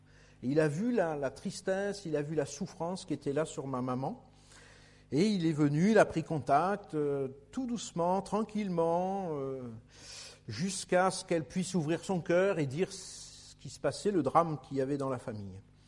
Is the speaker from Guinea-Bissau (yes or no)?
no; Normandy, France; Donc je suis né en Normandie, dans une famille catholique païenne.